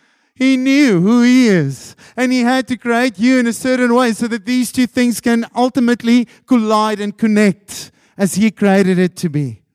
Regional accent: South Africa; first language Afrikaans; English is a second language; As you can hear, I'm actually Afrikaans.

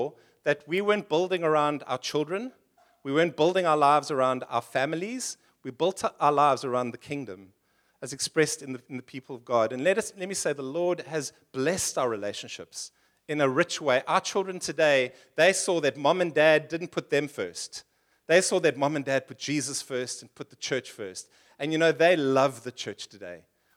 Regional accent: Port Elizabeth, Eastern Cape, South Africa; In 1999, we moved from PE, where I grew up in Port Elizabeth, in the Ooskaap. And we got married in Port Elizabeth.

